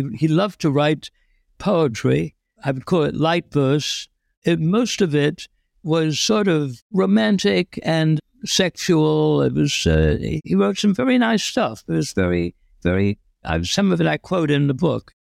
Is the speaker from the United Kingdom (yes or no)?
yes; England, United Kingdom; I grew up in England